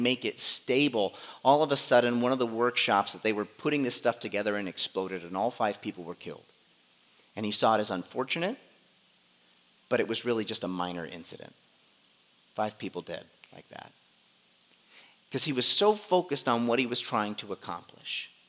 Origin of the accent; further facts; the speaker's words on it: West Virginia, United States; I'll be honest. I grew up in West Virginia, so anytime I hear like thunder, I think of … like thunder